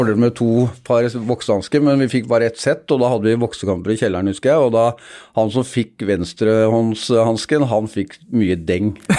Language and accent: Norwegian; Vestby, Akershus, Norway; Vi var født og oppvokst ute i Vestby, rett utenfor Oslo.